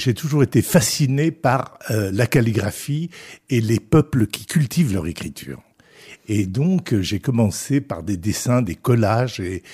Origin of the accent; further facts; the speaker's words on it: Decazeville, Occitanie, France; born there; Je suis né à Decazeville, dans l'Aveyron. Donc voilà, deux parents kabyles, berbères, d'Algérie.